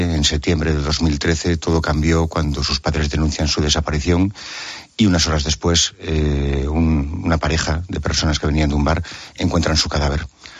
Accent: Noia, Galicia, Spain; moved away; also born or lived in Santiago de Compostela; Yo soy de Noia originario y estudié 4 años en Santiago de Compostela y viví muy cerca de donde vivía Asunta y su familia. Y luego me marché fuera, pero mi familia sigue viviendo aquí.

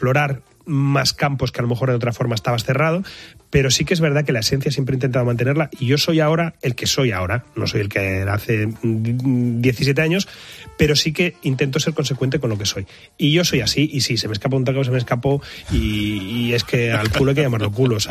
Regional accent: Asturias, Spain; soy asturiano y soy muy cabezota

